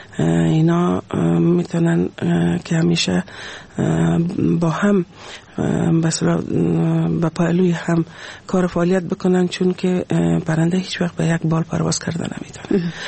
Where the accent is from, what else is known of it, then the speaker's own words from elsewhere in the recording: Afghanistan; همه ما شما افغان هستیم، مسلمان هستیم،